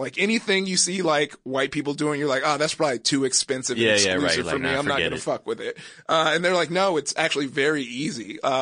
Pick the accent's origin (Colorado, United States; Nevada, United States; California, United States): California, United States; Compton; growing up in Compton, I was in Compton probably till about my sophomore year, but I started going to school in Downey at eighth grade